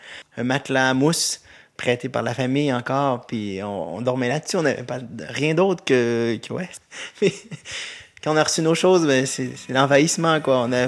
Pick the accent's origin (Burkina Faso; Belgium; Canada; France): Canada; Rimouski, Quebec; moved away as an adult; now in Switzerland; je viens du Québec, de la région de Rimouski. Je suis ici en Suisse depuis octobre 2003